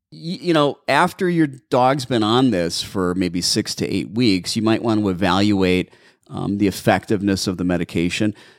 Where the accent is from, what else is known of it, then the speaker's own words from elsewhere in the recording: Wisconsin, United States; Hello, Carla. You're a neighbor. I'm originally from Wisconsin.